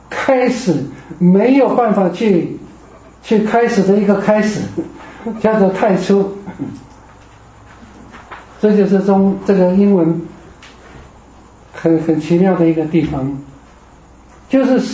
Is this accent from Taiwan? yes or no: no; China; 就是我们中国人来看，知道说，它的次序应该是这样